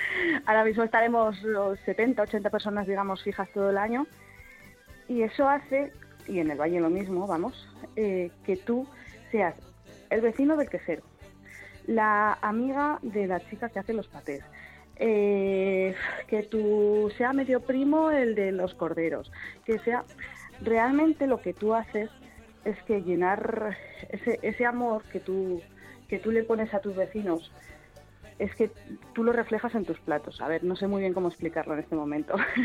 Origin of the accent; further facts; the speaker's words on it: Zaragoza, Aragon, Spain; born there; Bueno, a ver, yo soy nacida en Zaragoza.